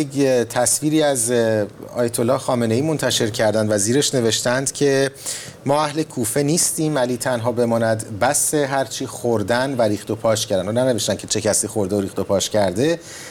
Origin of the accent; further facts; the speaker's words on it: Mashhad, Razavi Khorasan, Iran; حالا من چون مشهدی هستم توی این صفحات مجازی مشهدی